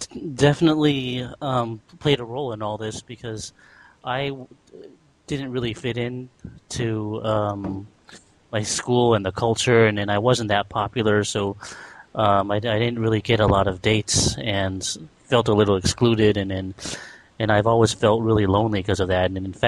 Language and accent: English; California, United States; I grew up in Silicon Valley, which is all about work and isolation, so it wasn't that open of a place. And I was an Asian guy